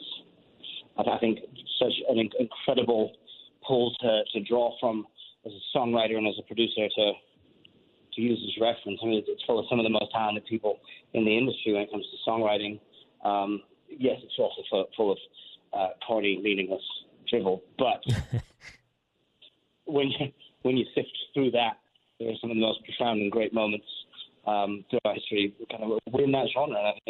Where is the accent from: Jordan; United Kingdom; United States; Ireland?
United Kingdom; England; But it's been a confusing story because while we are an English band of English people, we have done pretty much all of the work in the U.S.